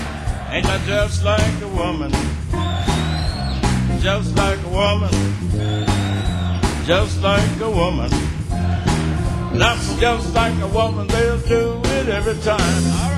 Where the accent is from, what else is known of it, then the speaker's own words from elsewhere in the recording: Mississippi, United States; Now, ladies and gentlemen, I'm from Mississippi. Mississippi, way down in the USA.